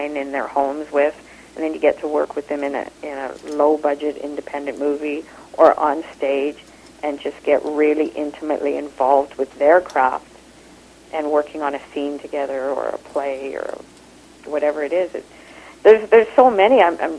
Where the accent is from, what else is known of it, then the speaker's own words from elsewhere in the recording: Kenya; born there; I was born in Kenya, in a culture that was in East Africa, under British colonization, into an East Indian family. So by the time I was four, I had in my ear already about five accents.